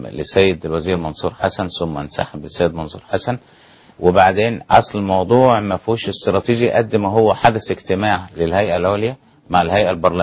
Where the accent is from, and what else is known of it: Egypt